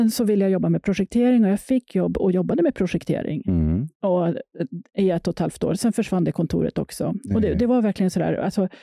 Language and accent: Swedish; Gävle, Gävleborg County, Sweden; jag växte upp i Gävle och jag visste egentligen inte så mycket vad en arkitekt var.